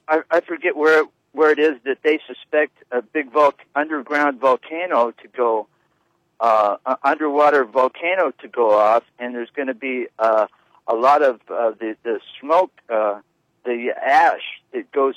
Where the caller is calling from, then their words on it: Pahoa, Hawaii, United States; I'm calling you from Ground Zero, where in Lower Puna, where the hurricane did the most damage.